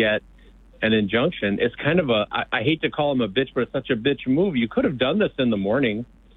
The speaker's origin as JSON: {"language": "English", "town": "Lansing", "region": "Michigan", "country": "United States", "said": "Yeah, I'm from Lansing. Hey, I'm a Michigan fan."}